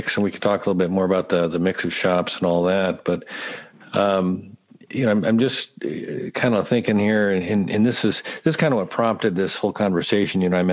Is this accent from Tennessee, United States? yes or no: no; Kansas City, Kansas, United States; I grew up back in Kansas in suburbia, Kansas City